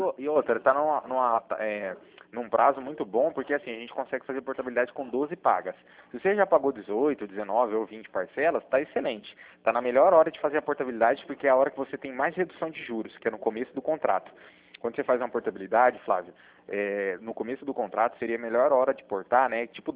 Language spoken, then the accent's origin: Portuguese; Cornélio Procópio, Paraná, Brazil; eu sou de Cornélio Procópio aqui, próximo de vocês, na divisa.